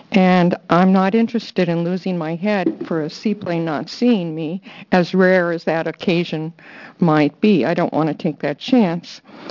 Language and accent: English; Eugene, Oregon, United States; I'm from Eugene, Oregon. I'm 70 years old.